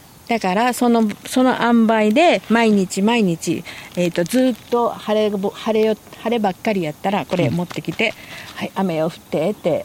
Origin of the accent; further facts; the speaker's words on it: Fukuoka, Japan; 私はこの遺跡のすぐそばで育ちましたので